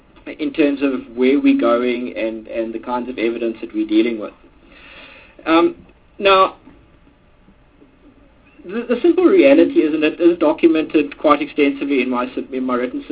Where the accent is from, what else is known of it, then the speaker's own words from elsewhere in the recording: Eastern Cape, South Africa; and I grew up largely in the Transkei